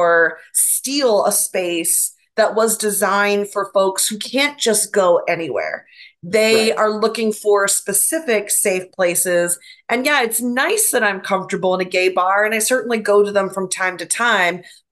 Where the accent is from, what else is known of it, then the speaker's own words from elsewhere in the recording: Ireland; I'm also Irish, so come on.